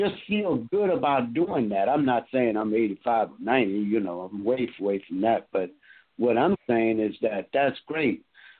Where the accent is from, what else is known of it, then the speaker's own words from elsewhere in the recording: Lawtell, Louisiana, United States; born there; I remember back in Louisiana in Lake Charles and in Lafayette and Opelousas. I was born in Lawtail